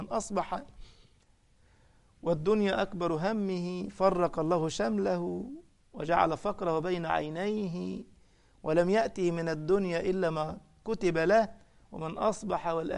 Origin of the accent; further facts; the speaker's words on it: Egypt; يعني مثلا من الأمثال اللي عندنا في مصر